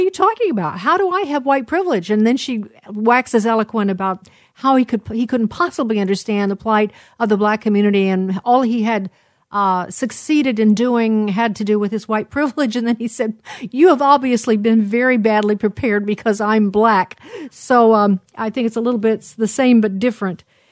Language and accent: English; Wheaton, Illinois, United States; Wheaton College is located in the suburbs of Chicago. Actually, I'm from Wheaton. I raised my children in Wheaton.